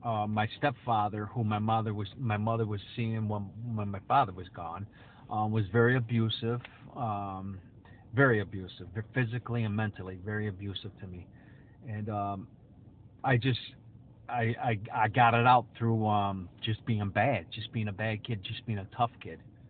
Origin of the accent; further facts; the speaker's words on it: Utica, New York, United States; I come from East Utica, which is, at the time when I was growing up, was very Italian. It was an Italian center of Utica. I lived very impoverished.